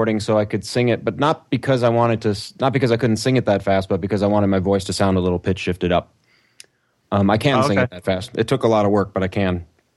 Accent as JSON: {"language": "English", "town": "Philadelphia", "region": "Pennsylvania", "country": "United States", "tie": "born or raised there", "also_born_or_lived": "Connecticut / Chicago suburbs", "said": "Born in Connecticut, raised in Philadelphia and Chicago suburbs"}